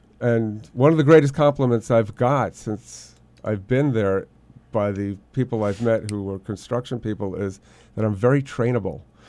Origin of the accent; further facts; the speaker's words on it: New York, United States; I'm from New York.